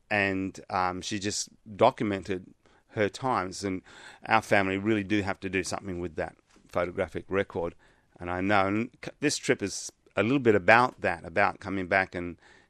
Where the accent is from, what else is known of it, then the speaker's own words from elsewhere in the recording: Western Australia, Australia; So yes, just growing up in the Kimberley meant a really open, free lifestyle.